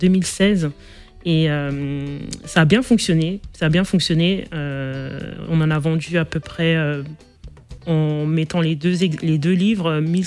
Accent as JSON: {"language": "French", "country": "France", "tie": "born there", "said": "Oui, je suis née en France."}